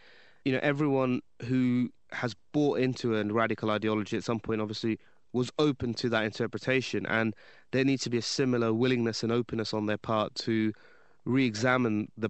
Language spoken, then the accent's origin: English; Birmingham, West Midlands, United Kingdom; Yeah, I'm originally from Birmingham.